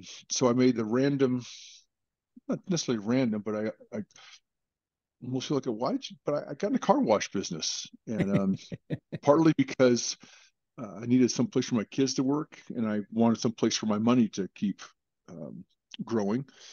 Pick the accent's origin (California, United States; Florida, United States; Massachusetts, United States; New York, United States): California, United States; Chino; So, born and raised in Chino, California, back when it was a big dairy mecca, I guess you could call it.